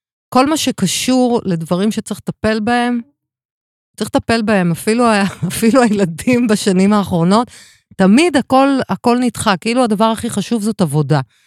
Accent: Petah Tikva, Central District, Israel; born there; נולדתי בפתח תקווה

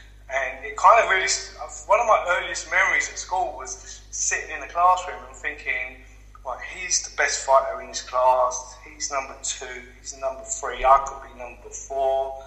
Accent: London, United Kingdom; I went to school and I grew up in East London, so we have a great, fantastic boxing background.

